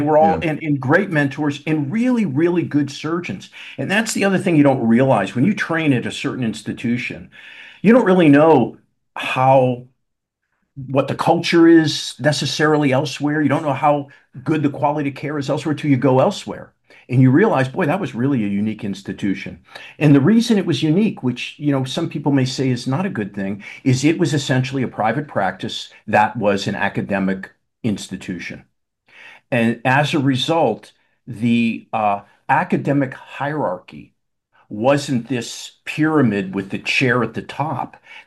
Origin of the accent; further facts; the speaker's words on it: Pittsburgh, Pennsylvania, United States; I grew up in Pittsburgh.